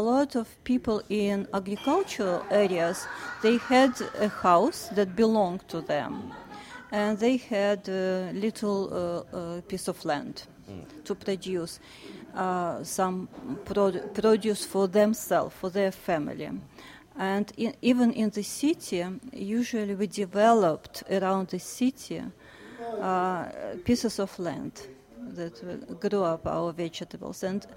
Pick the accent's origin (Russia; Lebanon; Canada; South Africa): Russia; Krasnodar Krai; English is a second language; now in New York City, United States; In 1960s, I grew up on the River Kubань. It's the south part of Russia, very close to the border with Armenia, Georgia, Chechnya. It's very agricultural area.